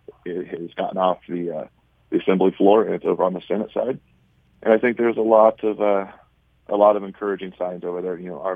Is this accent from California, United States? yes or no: yes; Modesto, California, United States; So I was born and raised in the west side of Modesto out in the Wood Colony area and to an ag family.